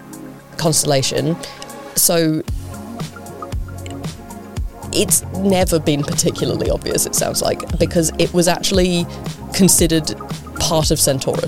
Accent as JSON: {"language": "English", "town": "Perth", "region": "Western Australia", "country": "Australia", "said": "I'm just not being Australian enough."}